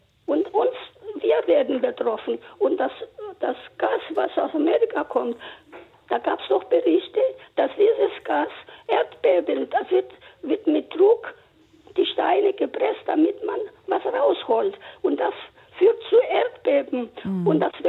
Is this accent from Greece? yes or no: yes; Greece; 86 Jahre alt und ich habe sozusagen die Besatzung. Ich stamme mal aus Griechenland